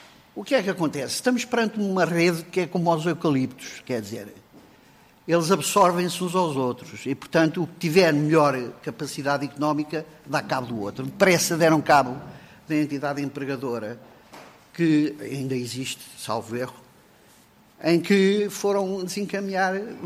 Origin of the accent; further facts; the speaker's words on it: Oeste, Portugal; nós somos do Oeste, estamos a defender o Oeste